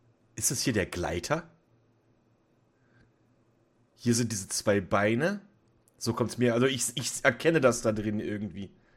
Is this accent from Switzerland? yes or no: no; Germany; Aber als Deutscher, ja, möchte ich natürlich auch irgendwo, dass die Zecken gewinnen, klar.